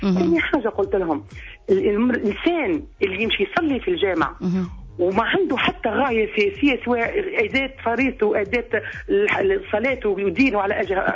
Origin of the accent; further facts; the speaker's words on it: Tunisia; قولوا لو كان احنا كل تونسي من موقع بتاعه